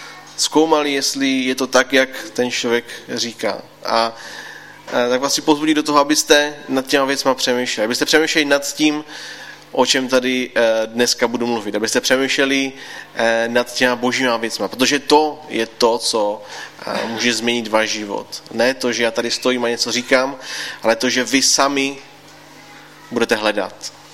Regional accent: Třinec, Moravian-Silesian Region, Czechia; a jsem z Třince, jak už bylo řečeno, nejsem sice z Třince Lištne, ale jsem z Třince ze Sosny.

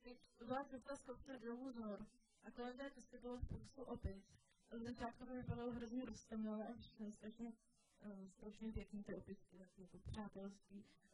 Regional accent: India; jestli by děti nemohla zaspívat písničku, když jsem z Indie, aby měli, aby byly vystaveny jiným kulturám.

